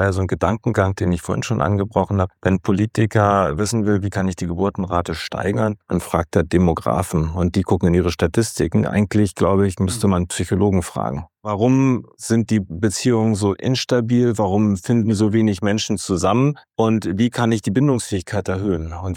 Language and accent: German; West Berlin, Berlin, Germany; Ich bin ja in West-Berlin aufgewachsen.